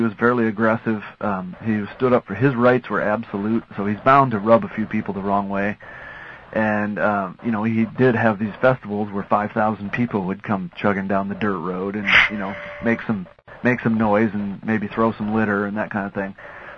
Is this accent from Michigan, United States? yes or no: yes; Kalamazoo, Michigan, United States; And Kalamazoo also was pretty huge. It happens to be my hometown.